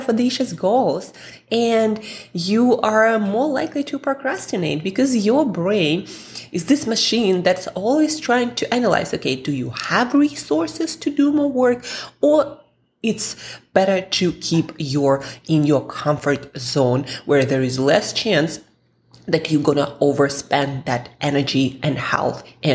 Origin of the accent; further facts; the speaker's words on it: Russia; moved away; also born or lived in Italy / Switzerland; So I've been around, and of course, you know, I'm from Russia, so I lived there too.